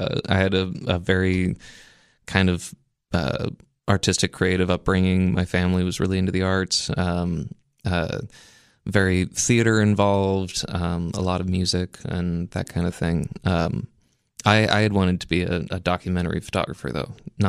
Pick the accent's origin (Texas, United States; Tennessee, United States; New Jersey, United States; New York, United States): Tennessee, United States; Memphis; also born or lived in Maine; I was originally, born in Maine, but I was raised outside of Memphis, Tennessee. Lived here for about 16 years before moving back up north for school.